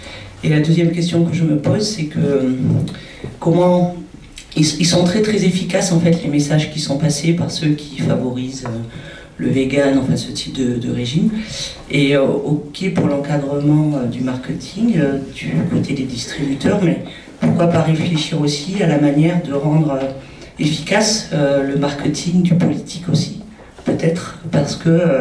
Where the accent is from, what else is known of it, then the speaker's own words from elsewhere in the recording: Avignon, Provence-Alpes-Côte d'Azur, France; Moi je suis originaire d'Avignon